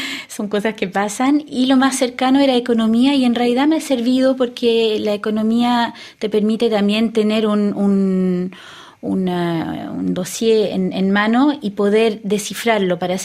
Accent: Chile; now in France; porque mi papá es francés y que él venía a Francia de todos modos ese año, pero salí de Chile en el 73 después del golpe. Llegamos aquí a Francia en noviembre

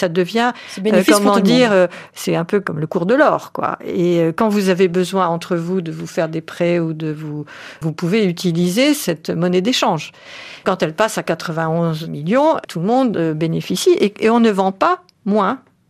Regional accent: France; et ça commence à être vrai chez nous en France et dans des pays occidentaux

